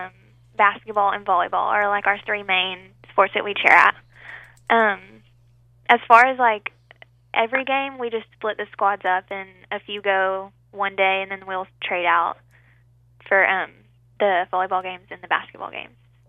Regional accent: Texarkana, Texas, United States; I'm from the Texas side.

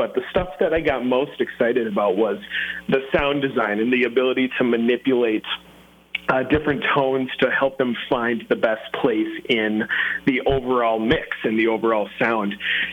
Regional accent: Twin Cities, Minnesota, United States; I'm from the Twin Cities, born and raised up here. Hashtag Bold North. We love it up here.

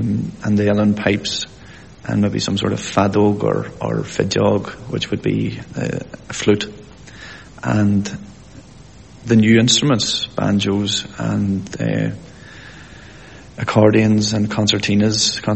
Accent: Belfast, Northern Ireland, United Kingdom; although I grew up in Belfast and my parents lived there all their lives, none of their parents were born in Belfast.

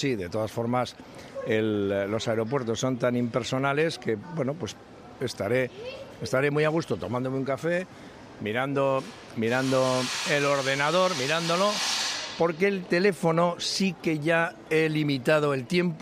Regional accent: Bilbao, Basque Country, Spain; Somos de Bilbao. Los de Bilbao nacemos donde queremos, efectivamente. Pero sí, en este caso soy de Bilbao.

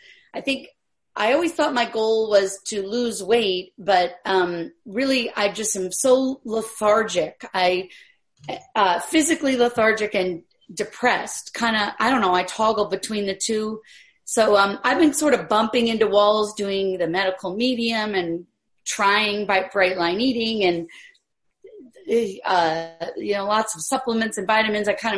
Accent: California, United States; I'm from the San Francisco Bay Area.

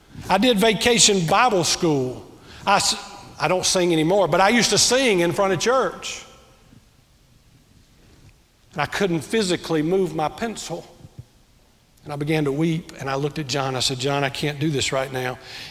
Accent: Pearl, Mississippi, United States; born there; I was born in Pearl, Mississippi. … We went to Paul Truett Baptist Church my whole growing up years.

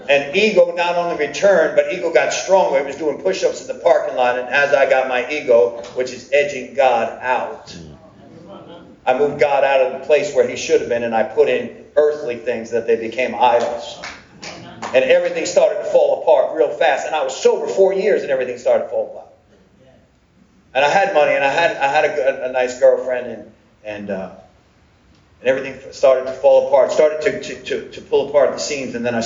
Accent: New York, United States; they realized I'm from Long Island tribe, like the Italians. I'm a half Jewish, half Italian.

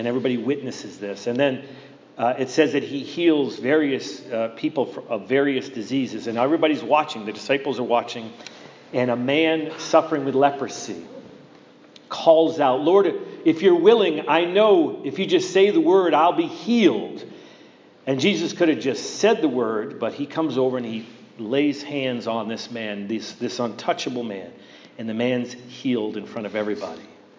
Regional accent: Worcester, Massachusetts, United States; And when I was young, I grew up in Worcester and I grew up at Nelson Place Elementary School.

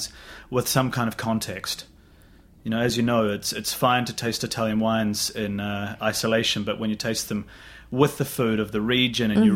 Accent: New Zealand; I'm from New Zealand.

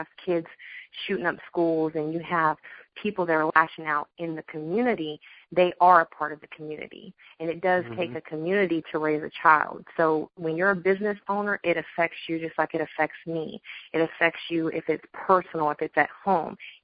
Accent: Midwest, United States; And even though I'm from the Midwest and that's my heart, Atlanta's my heart also

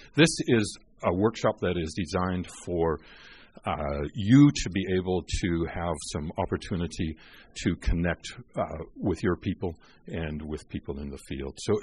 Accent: Alaska, United States; I got saved. I'm from Alaska. I got saved and as a young age

